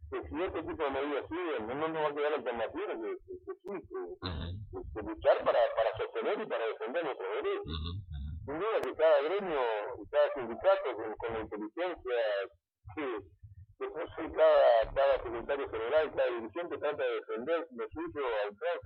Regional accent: Argentina; y soy argentino

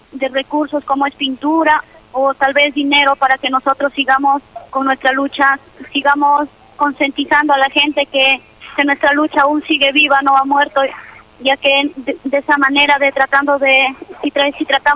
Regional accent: Celendín, Cajamarca, Peru; vengo de Perú, departamento de Cajamarca, provincia de Selendín.

